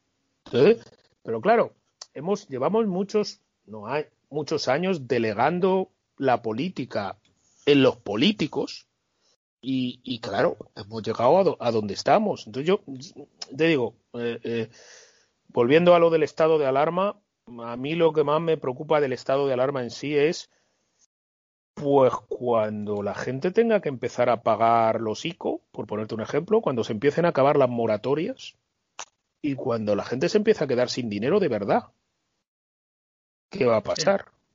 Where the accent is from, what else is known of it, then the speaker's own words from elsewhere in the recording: Spain; Es que yo soy español, me da igual.